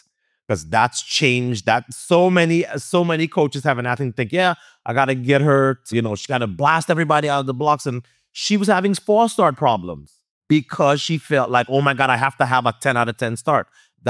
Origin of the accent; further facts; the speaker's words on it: Trinidad & Tobago; now in Queens, United States; I was born the same year as hip hop, 73. I moved from Trinidad to Queens, New York.